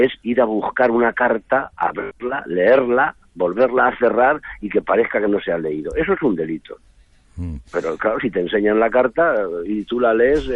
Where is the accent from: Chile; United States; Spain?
Spain; como muchos españoles.